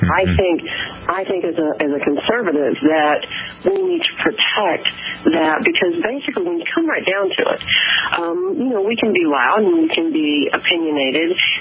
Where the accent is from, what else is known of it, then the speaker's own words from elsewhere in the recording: Texas, United States; also born or lived in Chicago / San Francisco; now in Wyoming, United States; I'm from Texas, and I'm 6 years in Chicago and 3 years in San Francisco, so I know what it is to live with, and now in Wyoming